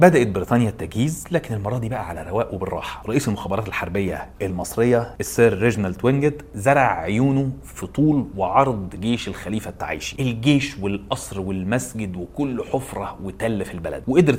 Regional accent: Sudan; يخصنا كسودانيين ويلزمنا كجيش سوداني

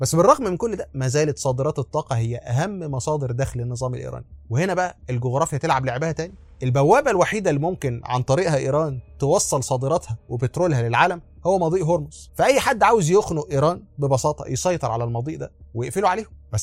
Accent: Egypt; زي ما عندنا في مصر محدش يعرف

